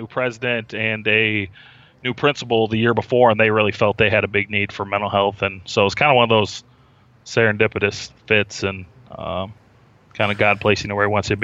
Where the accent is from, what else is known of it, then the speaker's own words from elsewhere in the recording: Iowa, United States; So I'm from Iowa, so everybody grows up in Iowa is a big Hawkeye fan.